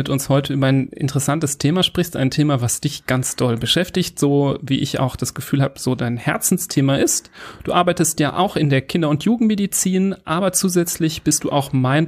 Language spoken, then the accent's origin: German; Düsseldorf, North Rhine-Westphalia, Germany; Ja, wir kommen aus Düsseldorf, sind hier in der Kinderklinik tätig